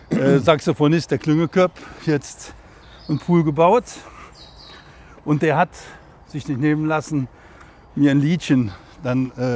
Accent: Cologne, North Rhine-Westphalia, Germany; Als Kölsche Jung mit einer Uniform, welche auch immer es ist im Kölner Karneval

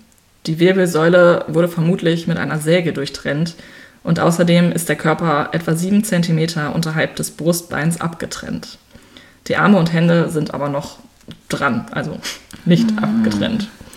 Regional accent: Münster, North Rhine-Westphalia, Germany; Wir kommen beide aus Münster.

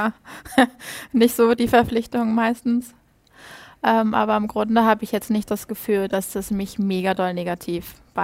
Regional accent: Schleswig-Holstein, Germany; Ich komme ja aus Schleswig-Holstein, ganz oben an der Grenze zu Dänemark. Und wir haben ja eine dänische Minderheit.

